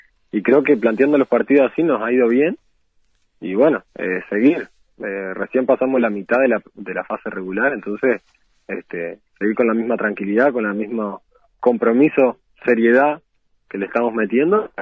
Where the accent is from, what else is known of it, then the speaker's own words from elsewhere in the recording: Durazno, Uruguay; Yo soy de acá, de Durazno, del Club Artigas, surgí de acá, hice todas las inferiores acá. Y sí, ya fui con 17 años para Danubio ahí